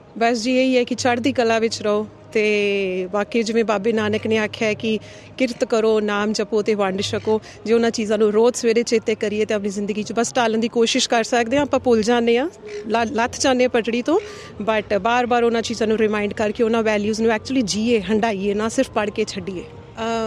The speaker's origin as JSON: {"language": "Punjabi", "town": "Batala", "region": "Punjab", "country": "India", "tie": "born or raised there", "also_born_or_lived": "Kalanaur / Jalandhar", "said": "ਮੈਂ ਪੰਜਾਬ ਦੀ ਜੰਮਪਲ ਹਾਂ ਮੈਂ ਬਹੁਤ ਛੋਟਾ ਡਿਸਟ੍ਰਿਕਟ ਗੁਰਦਾਸਪੁਰ ਦੇ ਵਿੱਚ ਕਲਾਨੌਰ ਹੈ ਉੱਥੇ ਮੇਰੀ ਪੈਦਾਇਸ਼ ਹੋਈ then I had my basic schooling from Batala then Jalandhar then I did my masters from Dehradun then daily"}